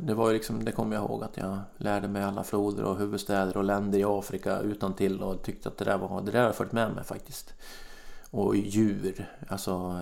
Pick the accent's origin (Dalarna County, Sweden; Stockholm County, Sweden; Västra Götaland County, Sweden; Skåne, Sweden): Dalarna County, Sweden; Borlänge; Sen så i och för sig växte jag upp vid en bandy, men det var jättekort. Bandy var ju jätteliten i Borlänge.